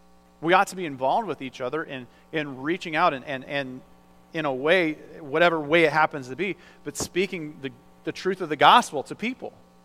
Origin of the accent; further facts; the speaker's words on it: Iowa, United States; Because I'm from Iowa. I'm from the country. Farmers, very independent most of the time.